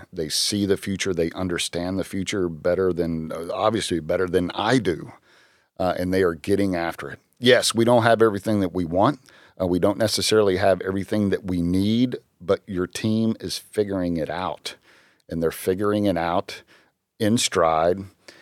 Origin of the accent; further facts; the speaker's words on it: Arkansas, United States; inside of Indiana, inside my home state of Arkansas